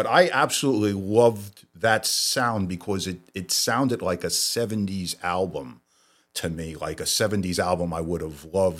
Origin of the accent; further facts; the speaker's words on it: Brooklyn, New York, United States; accent: Brooklyn; Well, I'm a bogus Jersey guy, first of all. I'm from Brooklyn. Mark's a career Jersey guy. I'm only out here 3 years. So this is a bona fide Brooklyn accent.